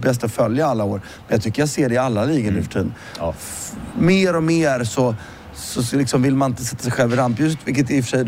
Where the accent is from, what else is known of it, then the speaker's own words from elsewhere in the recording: Sweden; Som svensk tycker man ju det.